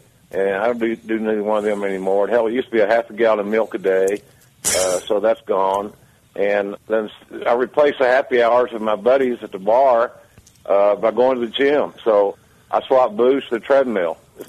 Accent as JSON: {"language": "English", "town": "Fort Bragg", "region": "California", "country": "United States", "tie": "born there", "said": "But so I was born in Fort Bragg, California, where my dad was in the logging business."}